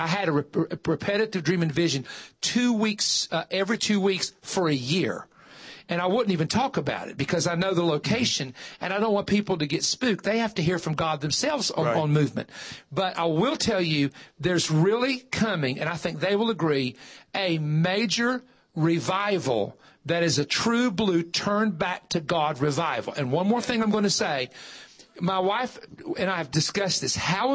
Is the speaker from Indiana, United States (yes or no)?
no; West Virginia, United States; because I am from West Virginia, was the past 8 years, the regulations on the coal mines were so bad that they shut them all down.